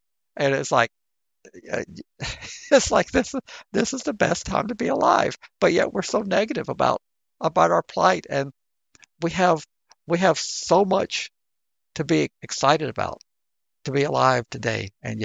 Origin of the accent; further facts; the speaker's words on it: Covington, United States; Well, and then in my hometown of Covington, there was a service shelter of some type that they've closed.